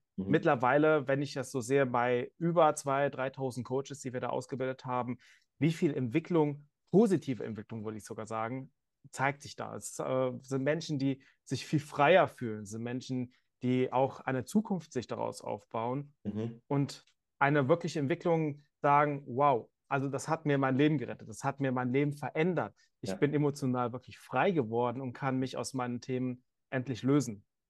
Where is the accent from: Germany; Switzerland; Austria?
Germany; Cologne, North Rhine-Westphalia; bin aus Köln